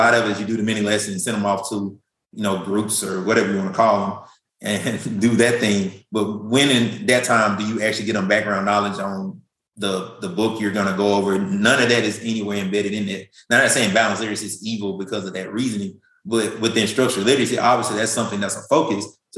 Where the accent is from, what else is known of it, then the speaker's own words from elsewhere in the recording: Mississippi, United States; I'm from Mississippi. And I work in Texas, and I'm telling the kids, you know, I'm from Mississippi